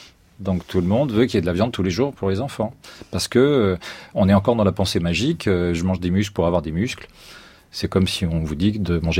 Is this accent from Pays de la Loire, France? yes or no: yes; Pays de la Loire, France; Alors moi, je viens de Vendée, et une grande spécialité de la Vendée, c'est de tartiner.